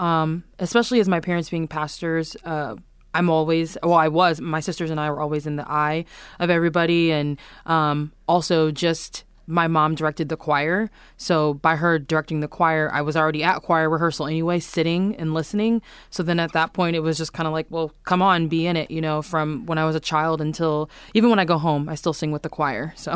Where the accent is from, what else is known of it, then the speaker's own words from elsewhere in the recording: Springfield, United States; now in New York City, United States; the first musical I did was Annie in my hometown in Springfield. I live in New York City now